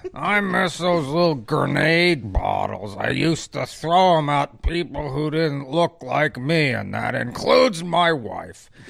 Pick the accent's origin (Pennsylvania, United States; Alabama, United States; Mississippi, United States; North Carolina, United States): Pennsylvania, United States; Boyertown; I'm from Boyertown, Pennsylvania.